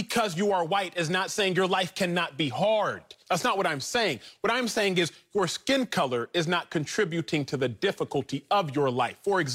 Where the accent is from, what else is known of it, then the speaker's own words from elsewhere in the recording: Dallas, Texas, United States; I grew up in Dallas.